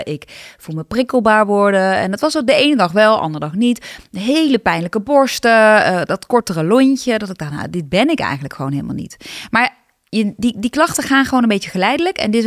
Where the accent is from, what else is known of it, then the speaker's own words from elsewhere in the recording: North Brabant, Netherlands; want ik kom uit Brabant